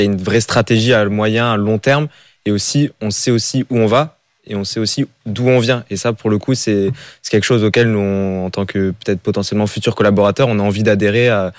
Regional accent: Nouvelle-Aquitaine, France; Je suis originaire du Béarn

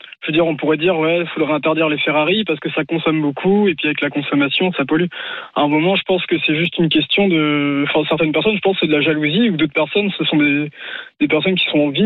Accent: Machecoul, Pays de la Loire, France; Moi, je suis de Machecoul, mais là, je suis à Guérande.

